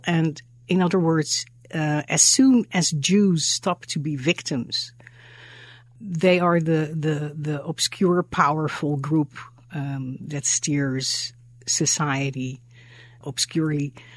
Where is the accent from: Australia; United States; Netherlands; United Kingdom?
Netherlands; Amsterdam, North Holland; I was born and raised in Holland, in Amsterdam, after the World War II. And I grew up virtually without any anti-Semitism in Holland.